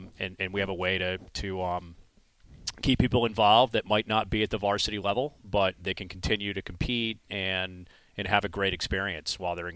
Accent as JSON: {"language": "English", "town": "Providence", "region": "Rhode Island", "country": "United States", "tie": "born or raised there", "said": "Well, home is here. I went to Moses Brown for high school."}